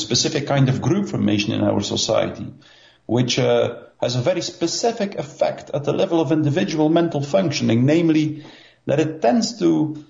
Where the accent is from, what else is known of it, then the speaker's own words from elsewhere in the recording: Belgium; English is a second language; Belgium. I'm from Belgium.